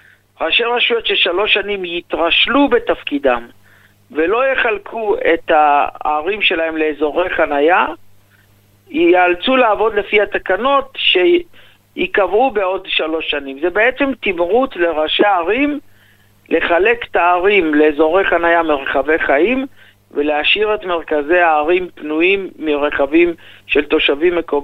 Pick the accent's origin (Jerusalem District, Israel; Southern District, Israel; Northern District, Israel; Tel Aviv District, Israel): Southern District, Israel; Yeruham; היום אנחנו נוסעים לירושלים, אני בא מירוחם